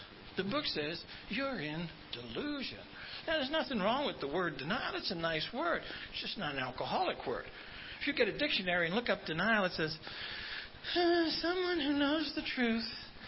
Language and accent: English; Brooklyn, New York, United States; I grew up in Brooklyn, and I lived in a neighborhood that was run by a bunch of guys who talked kind of funny.